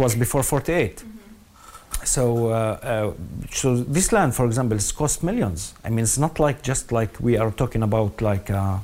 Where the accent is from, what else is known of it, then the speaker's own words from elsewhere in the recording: Shab, Northern District, Israel; I'm a third generation. I mean, I lived in Shab. I was born in Shab